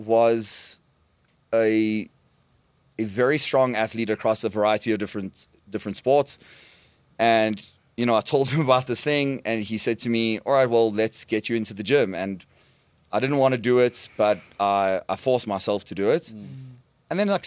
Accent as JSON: {"language": "English", "town": "Johannesburg", "region": "Gauteng", "country": "South Africa", "said": "Okay, well, I'm from here, born in Johannesburg, and I got into fitness"}